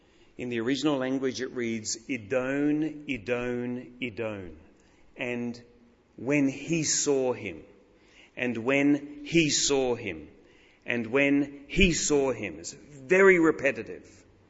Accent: Australia; I, by virtue of being an Aussie, like you, am often approached to give money to someone. You can't drive, was it like this in Sydney? I live in Melbourne.

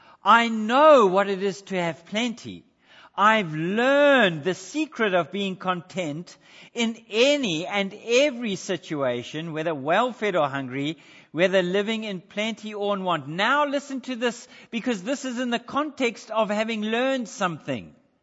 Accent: South Africa; accent: South African; now in Australia; I know my accent is still South African.

